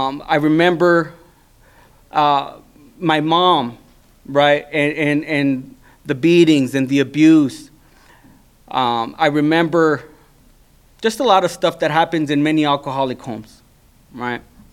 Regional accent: Sinaloa, Mexico; My mom's family's from Mexico. We're from Sinaloa, Mexico.

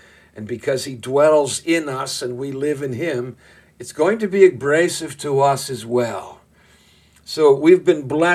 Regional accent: Boston, Massachusetts, United States; I'm from Boston, and as much as we adored him, we never spoke of being in Larry Bird or in Bobby Orr or in Ted Williams.

